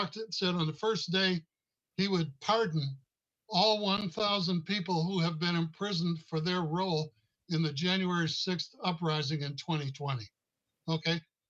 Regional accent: Minnesota, United States; And I said, the Midwest. And they said, well, what part of the Midwest? And I said, the upper Midwest. And they say, can you be more specific? And I'd say, sure, near the Canadian border.

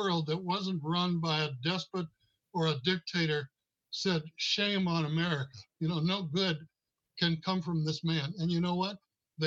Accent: Minnesota, United States; And I said, the Midwest. And they said, well, what part of the Midwest? And I said, the upper Midwest. And they say, can you be more specific? And I'd say, sure, near the Canadian border.

